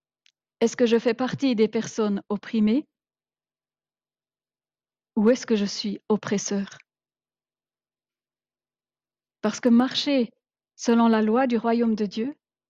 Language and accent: French; Switzerland; C'est parce qu'en tant que Suisse, on est riche.